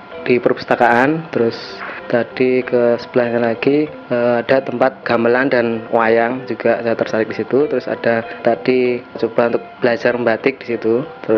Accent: Surakarta, Central Java, Indonesia; Saya dari Solo, Mas.

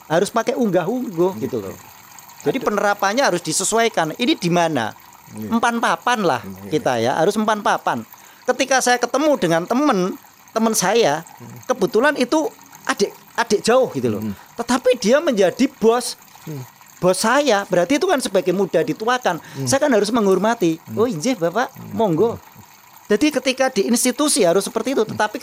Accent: Java, Indonesia; Kita jangan pernah meninggalkan sebagai orang Jawa karena dilahirkan di Jawa.

